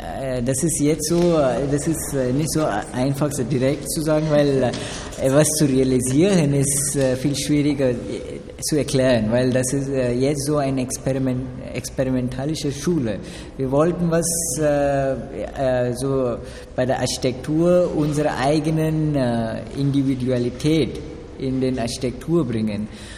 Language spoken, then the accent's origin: German; India; German is a second language; moved away as an adult; now in Frankfurt, Germany; ich komme aus Indien.